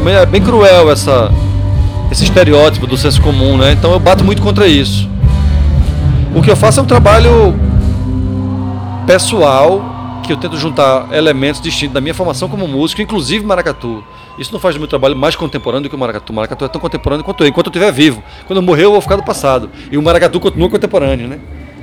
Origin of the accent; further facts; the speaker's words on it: Pernambuco, Brazil; Eu sou de Pernambuco